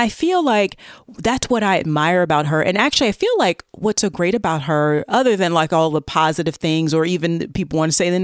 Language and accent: English; the South, United States; And it turns out Paula Deen, which as a Southerner, I was not surprised at all.